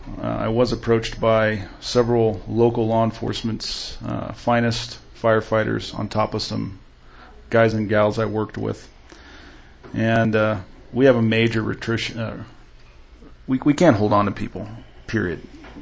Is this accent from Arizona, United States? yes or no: yes; Arizona, United States; I'm from Arizona. I have a family.